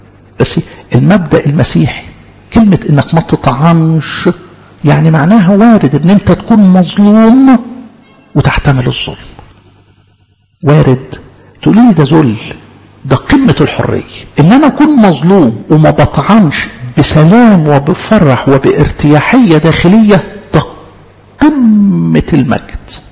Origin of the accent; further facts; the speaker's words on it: Egypt; اظن احنا كمصريين بقى عندنا خبرة نعمل دراسات في الموضوع ده